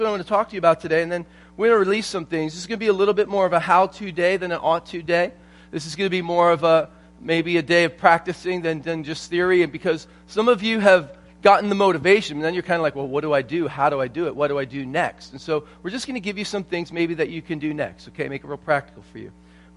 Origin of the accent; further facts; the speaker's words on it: New England, United States; I'm from New England, so I'm used to people being kind of really stoic.